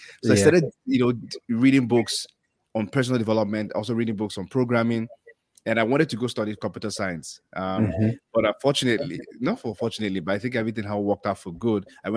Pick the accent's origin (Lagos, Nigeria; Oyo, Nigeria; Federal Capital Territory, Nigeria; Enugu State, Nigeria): Lagos, Nigeria; So I grew up in Lagos, to be precise, in a very, it's a big community. Ijesha is very popular in Lagos, Surulere.